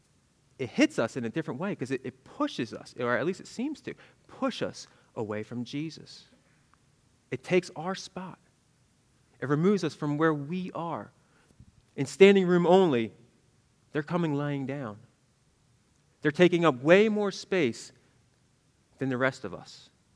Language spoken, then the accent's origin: English; Northeast, United States; you know, I grew up in the Northeast, and Liz and I, we were up there a few weeks ago to visit family